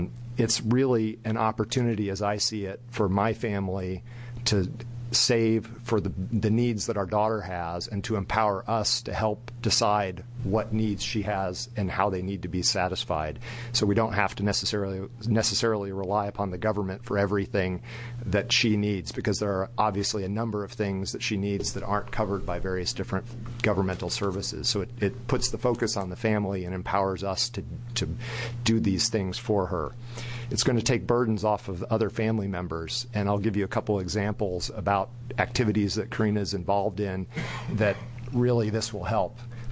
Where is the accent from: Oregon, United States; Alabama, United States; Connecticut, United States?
Oregon, United States; Portland; I'm from Portland.